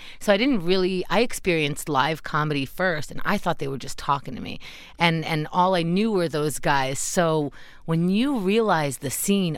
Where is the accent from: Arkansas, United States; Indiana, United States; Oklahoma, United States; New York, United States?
New York, United States; New York City; because I grew up in New York and I would go to the Cellar.